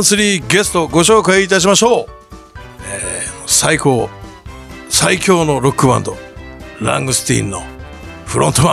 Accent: Hakodate, Hokkaido, Japan; もともと僕地元北海道の函館で、コジ君も函館で、

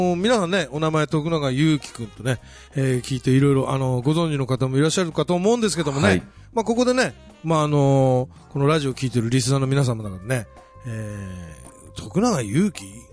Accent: Hokkaido, Japan; moved away; 俺なんかもう北海道出身なんですけどもね、もうほら、もう何十年もね、こっちにいるとね

